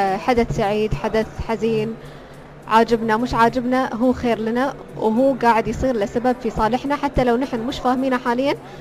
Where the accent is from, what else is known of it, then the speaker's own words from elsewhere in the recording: United Arab Emirates; أنا كاتبة إماراتية توني في بداية المشوار